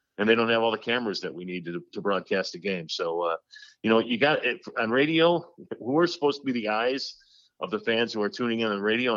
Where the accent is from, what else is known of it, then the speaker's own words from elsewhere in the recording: Chicago, Illinois, United States; I grew up in Chicago, as you mentioned